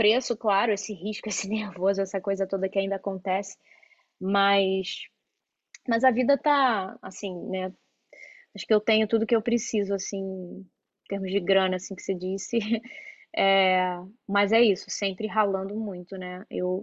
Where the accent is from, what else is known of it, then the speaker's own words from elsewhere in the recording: Rio de Janeiro, Brazil; now in São Paulo, Brazil; mas não é como o Rio, que eu cresci no Rio e tem aquela.